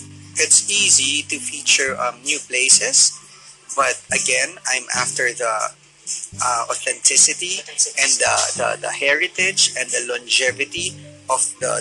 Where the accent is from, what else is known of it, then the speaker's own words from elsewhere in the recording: Siargao, Caraga, Philippines; Yeah, I'm from Siargao.